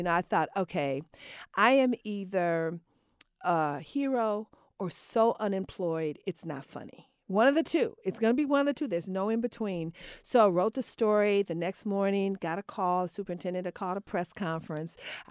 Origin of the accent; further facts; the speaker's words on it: Chicago, Illinois, United States; He's from Chicago. I'm from Chicago.